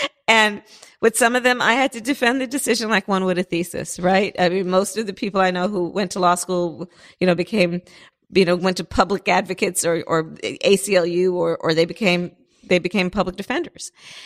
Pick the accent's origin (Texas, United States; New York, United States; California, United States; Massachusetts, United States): California, United States; Berkeley; also born or lived in Oakland; I was born in Oakland. I grew up in Berkeley, in the flatlands, on the other side of the tracks.